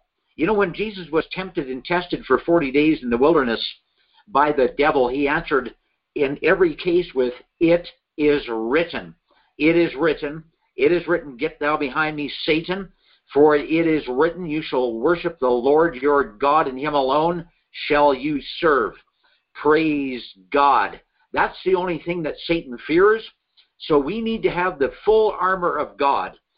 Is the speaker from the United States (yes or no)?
no; Canada; now in Colombia; I'm here in Colombia, South America. I'm a Canadian citizen